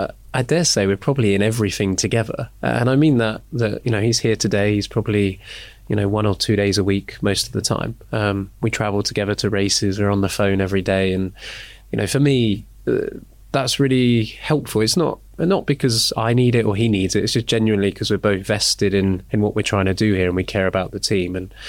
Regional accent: East of England, United Kingdom; I'm from Norfolk, not from Yorkshire

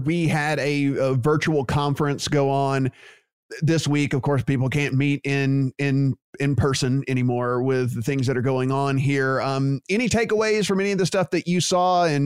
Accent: Louisiana, United States; an inevitability, it seems like, come November is my home state of Louisiana getting going there.

